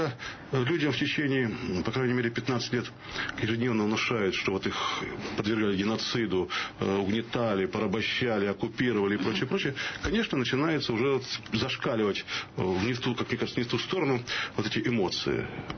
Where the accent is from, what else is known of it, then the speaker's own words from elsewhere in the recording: Siberia, Russia; born there; Я родился в Сибири. Родился в Сибири, куда мой отец оказался жертвой всех этих сталинских дел сталинского периода. Дед был латыш